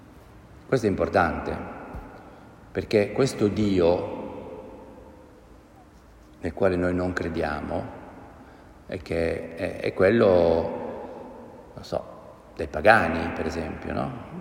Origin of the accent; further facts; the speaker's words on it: Como, Lombardy, Italy; io sono di Como, una cittadina del nord Italia, molto piovosa, soprattutto un tempo era molto piovosa